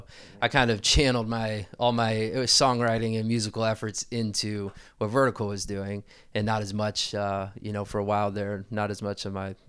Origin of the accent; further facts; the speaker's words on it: Illinois, United States; also born or lived in Tallahassee, United States; And I'm from Illinois, south of Chicago. Born in Tallahassee, Florida, actually, and then grew up in Illinois.